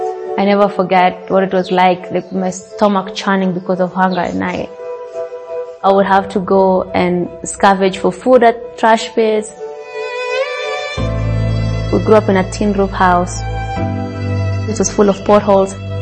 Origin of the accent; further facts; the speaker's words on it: Mogotio, Baringo County, Kenya; I am from Mogotio, which is a small village in rural Kenya. And there isn't much of an economic activity here.